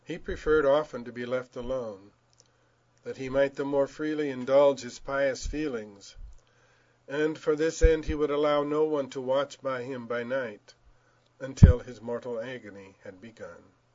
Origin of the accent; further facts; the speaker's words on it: Jasper, Indiana, United States; in my hometown of Jasper.